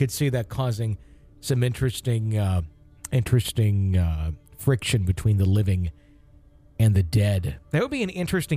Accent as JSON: {"language": "English", "region": "Wisconsin", "country": "United States", "said": "I wonder how many hauntings there are in my home state of Wisconsin, especially like in the Green Bay area."}